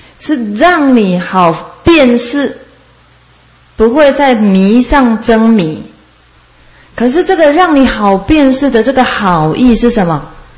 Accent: China; 那以我们中国人来说，我们就是照着我们的眼历

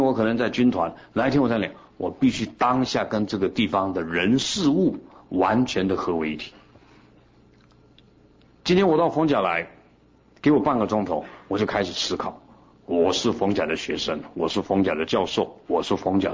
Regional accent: Taiwan; 那么我们台湾人的整个人心就造成整个社会包括经济政治状况，我们要负责任

